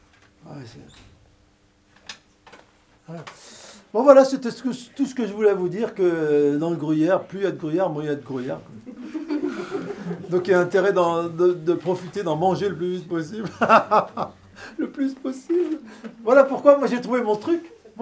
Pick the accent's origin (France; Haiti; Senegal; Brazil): France; Lyon, Auvergne-Rhône-Alpes; dans mon enfance à Lyon, où je naquis